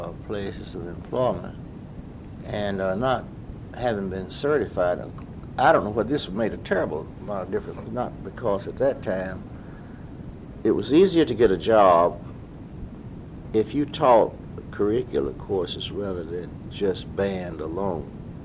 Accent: Durham, North Carolina, United States; I grew up in Durham, and I attended First Pearson Elementary School to Whitted Elementary School, and from there to Hillside, and I graduated from Hillside in 1942.

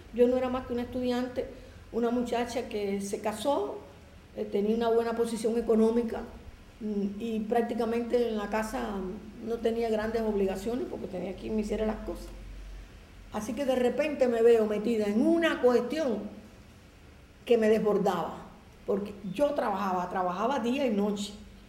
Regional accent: Palma Soriano, Santiago de Cuba, Cuba; Yo me fui de aquí para allá, volví a mi pueblo, Palma Soriano.

